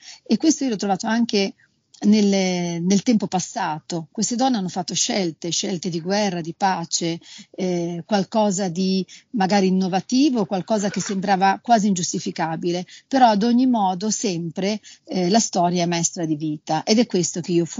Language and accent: Italian; Liguria, Italy; io sono ligure